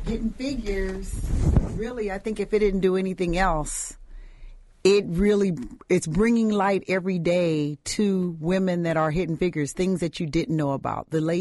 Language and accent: English; Compton, California, United States; I'm from Compton, California. So I was in going to Long Beach State.